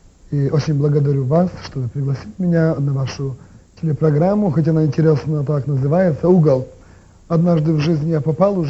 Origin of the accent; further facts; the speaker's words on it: Western Ukraine, Ukraine; first language Ukrainian; Russian is a second language; мне немножко тяжелее будет говорить на русском, потому что я из западной Украины, и моим родным языком есть украинский.